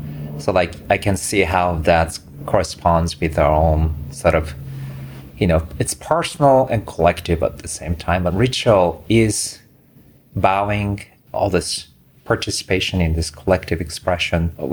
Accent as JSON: {"language": "English", "country": "Japan", "moved": "yes", "lives_now": "United States", "said": "I mean, I come from Japan, so when I came to the States"}